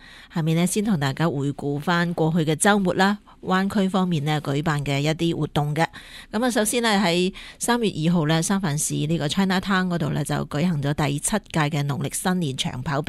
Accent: Hong Kong; 作为香港人咧，而家去睇翻呢部电影，其实心入边咧都依然感到难过嘅

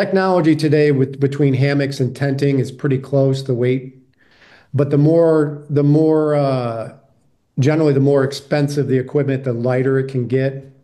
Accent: New England, United States; And I, you know, I'm from New England. I'm used to seeing bears.

